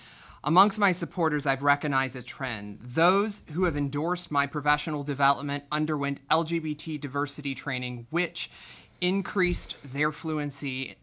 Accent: Missouri, United States; I was the first transgender political appointee within my home state of Missouri

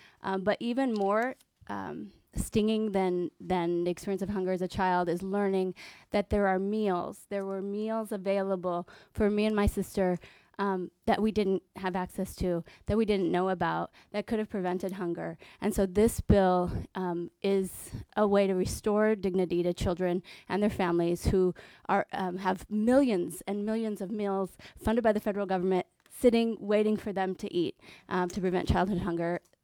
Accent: California, United States; a long time before that, I was also a low-income and often hungry child growing up in California's foothills.

